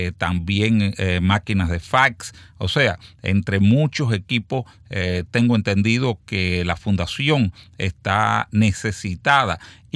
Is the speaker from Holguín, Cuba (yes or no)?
no; Matanzas, Cuba; pero yo que soy de Matanzas